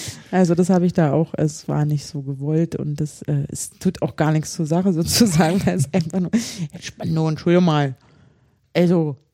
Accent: Brandenburg, Germany; ich komme also aus Nordwest Brandenburg.

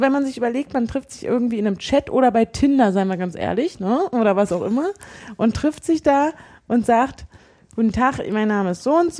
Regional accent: Berlin, Germany; ich komme aus Berlin, wohne aber gerade in München. Ich komme aus Berlin, wohne aber gerade in Leipzig.

